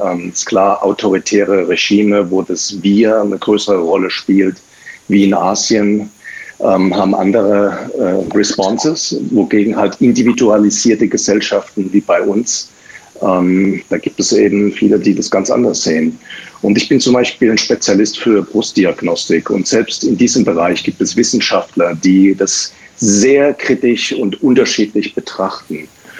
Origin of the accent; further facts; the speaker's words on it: Palatinate, Germany; now in United States; Ich bin Kurpfälzer, der seit 20 Jahren als Arzt in den USA lebt.